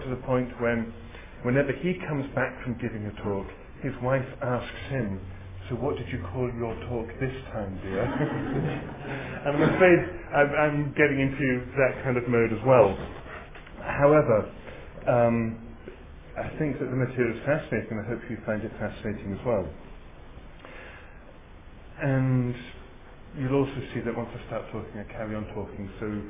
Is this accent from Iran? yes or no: no; England, United Kingdom; moved away; You can gather, I'm from England. I've been in this country for 18 years now.